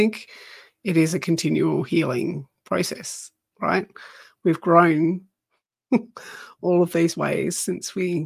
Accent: Tasmania, Australia; from Tasmania.

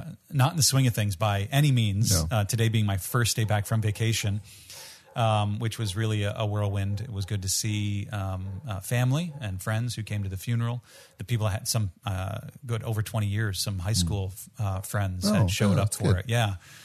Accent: Northeast, United States; I'm from the Northeast. I do not live in the Northeast.

